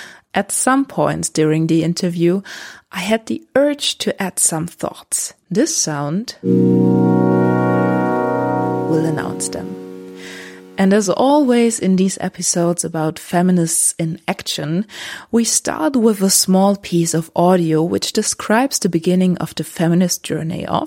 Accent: Berlin, Germany; English is a second language; I'm from Berlin. I just turned 32 years

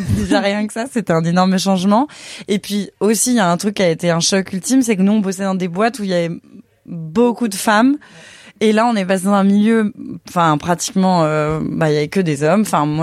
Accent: Lyon, Auvergne-Rhône-Alpes, France; parce que moi je suis lyonnaise à la base

